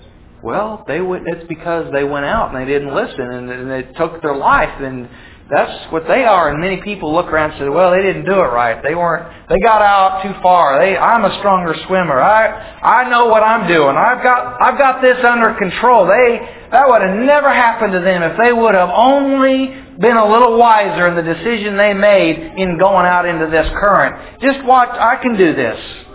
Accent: West Coast, United States; I'm from the West Coast, and I visualize standing on the seashore, and the ocean, the Pacific Ocean, has a very, very strong undertow.

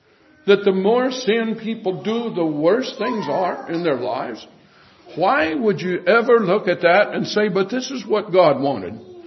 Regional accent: United States; I'm an American and freeborn, and it means a lot to me.

